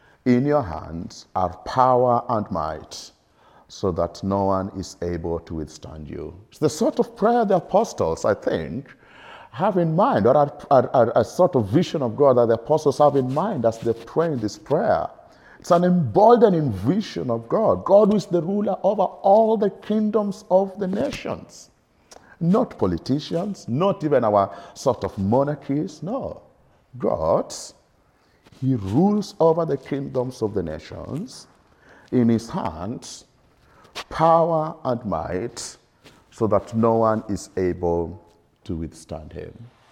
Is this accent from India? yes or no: no; Netherlands; So I thought I should put in this because I'm from the Netherlands.